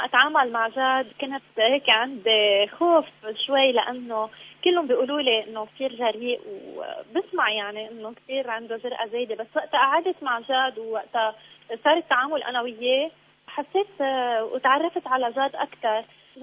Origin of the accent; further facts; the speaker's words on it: Lebanon; أنا فنانة لبنانية، ربيت بعائلة فنية،